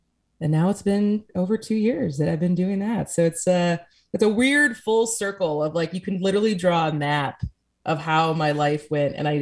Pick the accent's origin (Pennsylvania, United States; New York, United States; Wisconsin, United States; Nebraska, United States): Wisconsin, United States; Madison; now in Milwaukee, United States; So I think a lot of times people get confused that I am from there, but I am from Madison. And then moved back and then moved to Milwaukee in October of 2020.